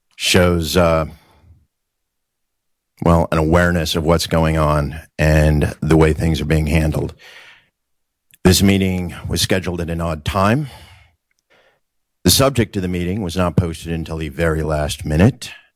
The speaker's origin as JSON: {"language": "English", "town": "Boise", "region": "Idaho", "country": "United States", "tie": "born or raised there", "said": "I represent myself as a concerned citizen. I grew up here in Boise, grew up in Idaho, went to school at Meridian High School, joined United States Army out of Boise through the recruiters"}